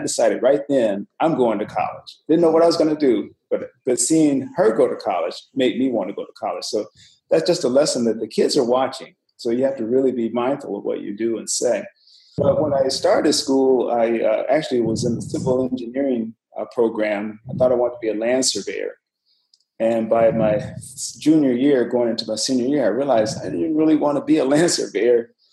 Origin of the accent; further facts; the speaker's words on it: Flint, Michigan, United States; Well, actually, I grew up in Flint, Michigan.